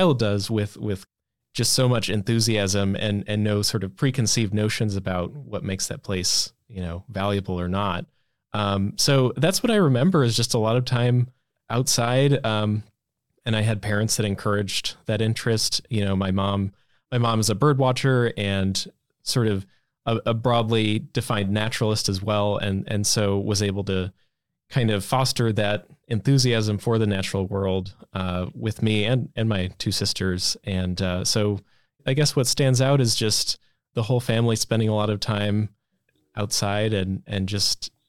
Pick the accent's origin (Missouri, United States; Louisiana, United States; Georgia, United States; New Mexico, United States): Missouri, United States; St. Louis; Well, I grew up in St. Louis in a pretty suburban neighborhood.